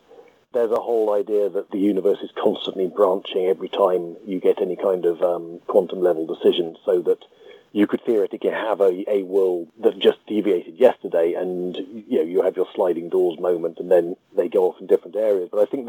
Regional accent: United Kingdom; because I myself am just as British.

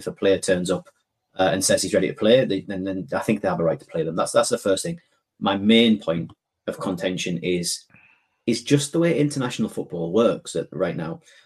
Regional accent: Scotland, United Kingdom; Now, I'm saying this as a Scot. I'm saying this as a very proud Scot, but I'm saying that as a Scot that understands where we sit in world football.

